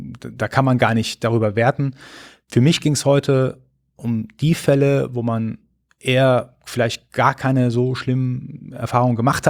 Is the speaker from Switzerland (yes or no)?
no; Iran; now in Germany; wir sind ursprünglich Iraner, wir sind aber hier in Deutschland. Das heißt, wir sind in allererster Linie ist erstmal deutsch.